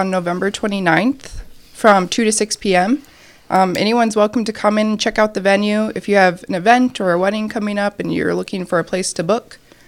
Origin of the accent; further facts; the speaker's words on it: Okoboji, Iowa, United States; From like Okoboji, Iowa area.